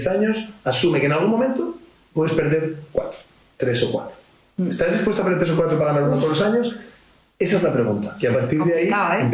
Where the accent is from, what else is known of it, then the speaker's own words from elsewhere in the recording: United States; born there; also born or lived in Spain; Yo nací en Estados Unidos. Entonces, yo vivía en España, pero podía viajar a Estados Unidos porque era americano